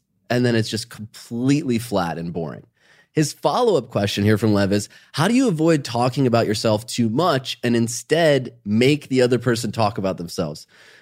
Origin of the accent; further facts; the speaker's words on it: Ohio, United States; Growing up in Ohio, starting a business